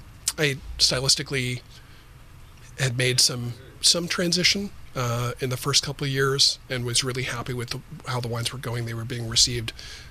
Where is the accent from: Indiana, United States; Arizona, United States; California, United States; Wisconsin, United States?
California, United States; I had loved Zinfandel going back years, you know, growing up in Sonoma County, cut my teeth on Zinfandel.